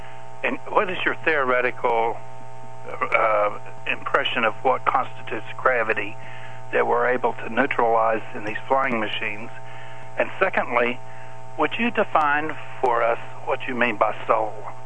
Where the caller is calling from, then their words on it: Oklahoma, United States; in Oklahoma.